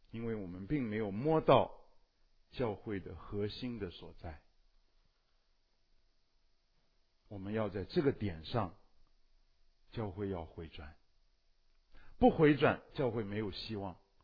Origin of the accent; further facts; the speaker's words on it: China; 啊，我们是中国人，中国人搞定中国人还好一点，但是也难搞。